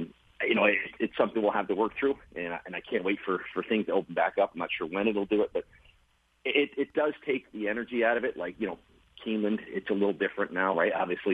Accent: New York, United States; we're from New York. You know, we went to school in upstate New York.

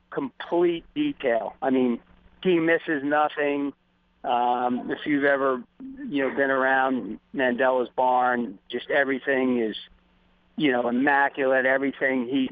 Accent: Miami, Florida, United States; also born or lived in California; got my career started in like end of 78 in Florida, where I grew up in Miami, and then straight out to California.

